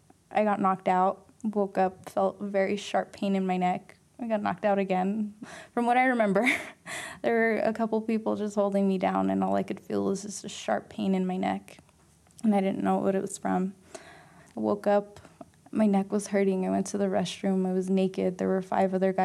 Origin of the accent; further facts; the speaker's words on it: Laguna Pueblo, New Mexico, United States; I'm from Laguna Pueblo. It's a reservation about 60 miles west of Albuquerque.